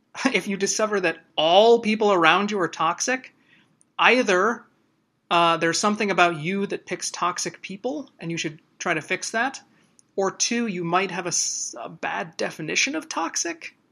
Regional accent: Midwest, United States; Growing up in the Midwest would be weird if you didn't talk to each other in the grocery store line.

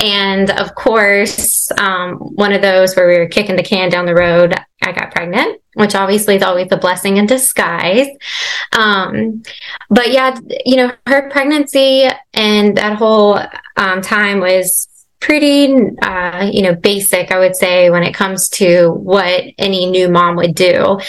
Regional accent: Bridgewater, Virginia, United States; My husband and I, we are from Bridgewater, Virginia. That's where we both grew up. We are high school sweethearts.

